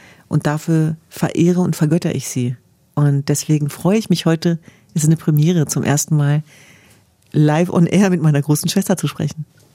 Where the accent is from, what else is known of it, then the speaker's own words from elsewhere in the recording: Hanover, Lower Saxony, Germany; Und wenn ich an meine Kindheit zurückdenke in Hannover-Linden